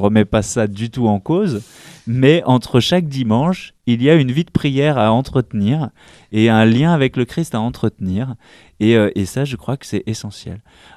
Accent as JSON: {"language": "French", "region": "Occitanie", "country": "France", "lives_now": "Paris, France", "said": "je viens de la province, hein, je viens de l'Ariège, mais maintenant que je suis à Paris"}